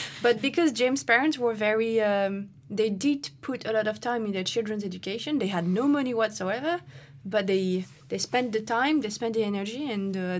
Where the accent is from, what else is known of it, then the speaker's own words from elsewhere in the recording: Réunion; actually, there is a sort of racism on Reunion.